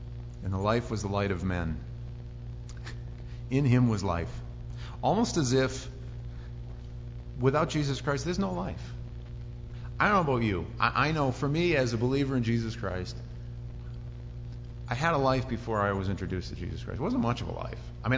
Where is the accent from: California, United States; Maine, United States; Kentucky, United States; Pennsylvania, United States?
Maine, United States; And I was from Maine. I grew up in Maine, and then I remember moving down there.